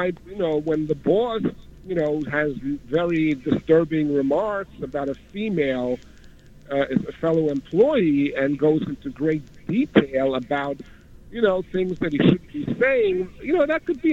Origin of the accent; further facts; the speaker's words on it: Queens, New York, United States; I'm from Queens.